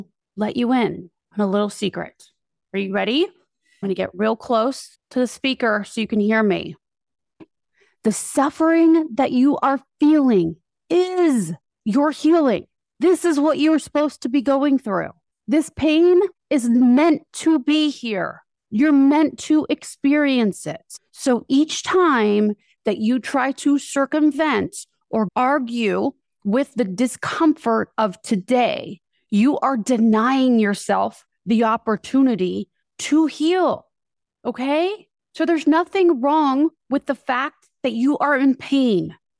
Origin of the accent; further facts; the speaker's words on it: Miami, Florida, United States; also born or lived in Fairfield, Iowa; now I'm from Miami, Florida, but my mom took us to Fairfield, Iowa.